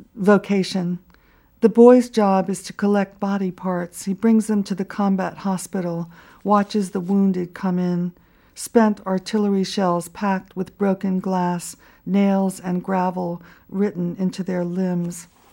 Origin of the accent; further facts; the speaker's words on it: United States; I suppose, being an American, we always think things will get better.